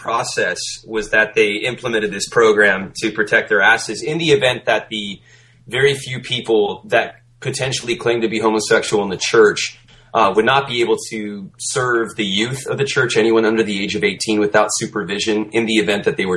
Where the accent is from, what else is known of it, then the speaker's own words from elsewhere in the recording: Redlands, California, United States; I usually stay in an apartment in my hometown in Redlands, but I'm house hunting currently for Palm Springs